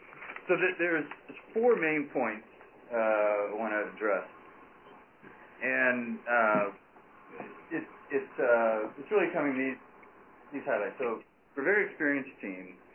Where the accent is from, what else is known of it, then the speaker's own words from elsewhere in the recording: West Lafayette, Indiana, United States; I'm a product of the Midwest. I grew up in Indiana in the cornfields outside of West Lafayette, not too dissimilar to Madison.